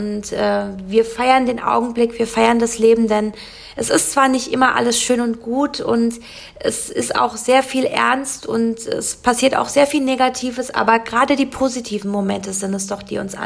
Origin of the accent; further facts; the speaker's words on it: Düsseldorf, North Rhine-Westphalia, Germany; ich komme aus Düsseldorf und bin da eben auch sehr viel im Rheinland unterwegs